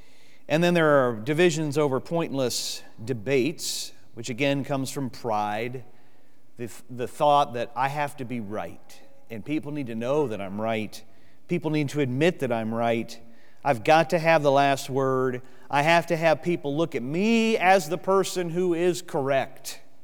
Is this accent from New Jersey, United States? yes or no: no; Michigan, United States; You know, when I was a kid and growing up in Michigan